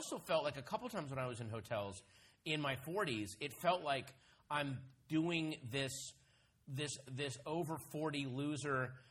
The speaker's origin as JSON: {"language": "English", "region": "Virginia", "country": "United States", "tie": "born or raised there", "said": "We grew up in Northern Virginia."}